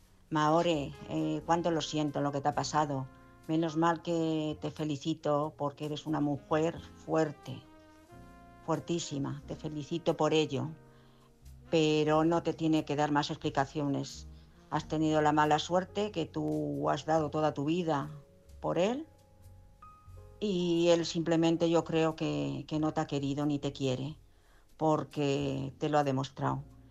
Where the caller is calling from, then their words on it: Madrid, Community of Madrid, Spain; de Madrid.